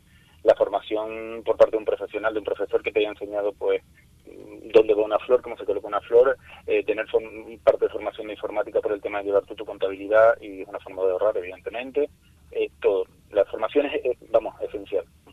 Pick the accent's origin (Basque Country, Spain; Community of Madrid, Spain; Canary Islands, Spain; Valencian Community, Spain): Canary Islands, Spain; Arico; Arico a mí me atrae, es mi municipio de toda la vida, soy de Arico